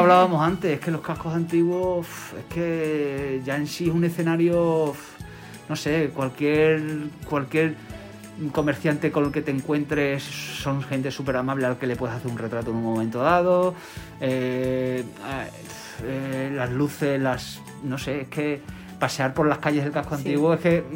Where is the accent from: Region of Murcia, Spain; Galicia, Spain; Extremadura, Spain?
Extremadura, Spain; Badajoz; como buen pacense o como buen extremeño